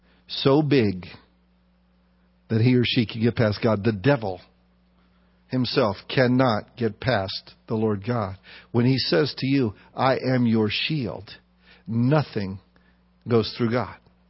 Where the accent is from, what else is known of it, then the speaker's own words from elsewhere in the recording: Arizona, United States; I come from Arizona and man, it's hot here in Thailand.